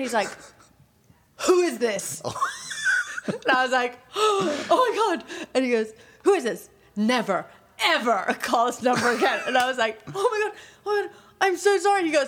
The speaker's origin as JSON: {"language": "English", "country": "Portugal", "tie": "born or raised there", "said": "And I grew up in Portugal, but we'd go back every, you know, for so it's a 2-hour flight, so you're back a lot."}